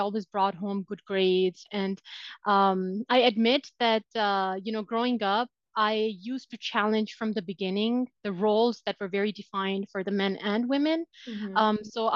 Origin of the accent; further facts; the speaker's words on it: Multan, Punjab, Pakistan; English is a second language; So originally, I am from Pakistan. I come from a city, Multan. It's not one of the, you know, known cities of Pakistan, like Islamabad, Karachi, Lahore. Those are the big cities. I come from Multan.